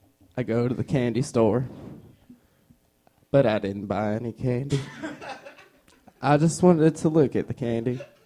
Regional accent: Loveland, Texas, United States; Listen, I know that you have all types of lifestyles up here in New York, but I'm from Loveland, Texas.

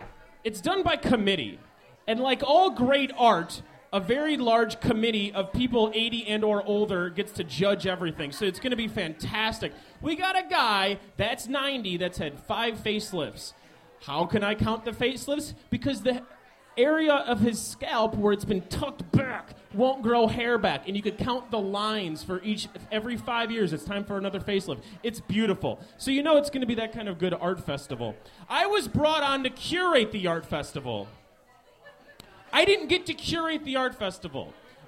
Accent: United States; You know why? Because I'm from America.

